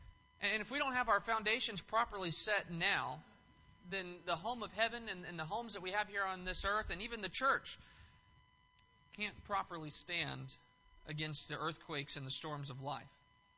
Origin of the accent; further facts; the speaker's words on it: California, United States; You know, growing up in California and on the West Coast, I experienced several earthquakes.